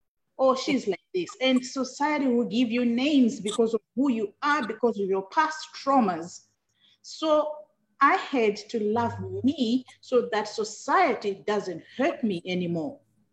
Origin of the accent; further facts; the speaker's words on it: Zimbabwe; And growing up, I grew up in Zimbabwe and I lost my mother.